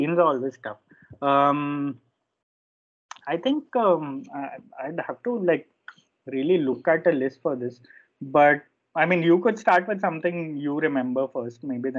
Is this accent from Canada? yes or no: no; India; as an Indian cricket fan, if you grew up through the 90s like I did